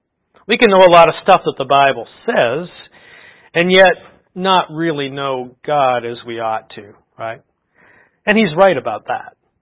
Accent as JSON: {"language": "English", "country": "Canada", "said": "I'm Canadian, so you have to bear with me on some of these references."}